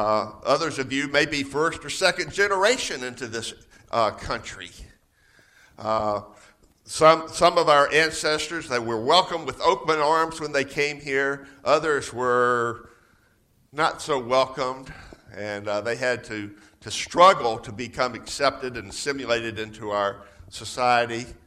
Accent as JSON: {"language": "English", "region": "Georgia", "country": "United States", "said": "I'm from Georgia. I am a Southerner and proud of it, I might say."}